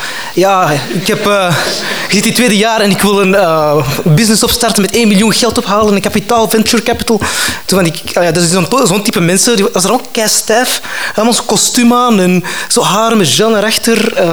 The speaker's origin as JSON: {"language": "Dutch", "town": "Antwerp", "region": "Flemish Region", "country": "Belgium", "said": "ik kom van Antwerpen. Dus dat is zo over de Schelde, die dikke nekken."}